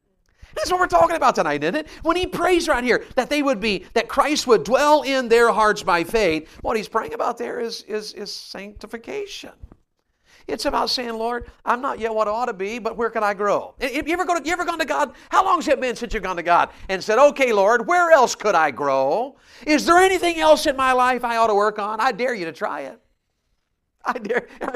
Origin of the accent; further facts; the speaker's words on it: Bible Belt, United States; I was 15 years old growing up in the Bible Belt.